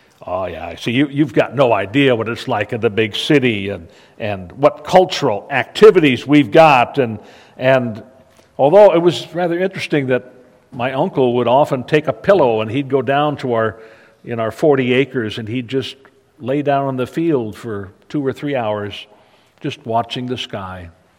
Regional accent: Linden, United States; I had a little key fob when I was growing up in Linden. It said, "Linden. Population 3,264.

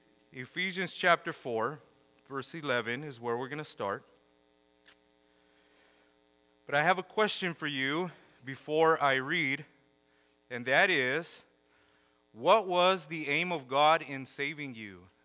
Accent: Selma, California, United States; I am from Selma. Selma's my hometown, but Visalia is basically just as much of a hometown. All my mom's family's from here.

